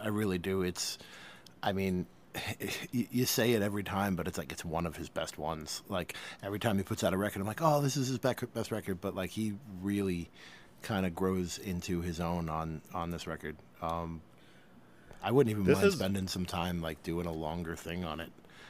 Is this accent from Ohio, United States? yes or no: no; New York City, New York, United States; No, I'm a New York guy. I'm in New York City.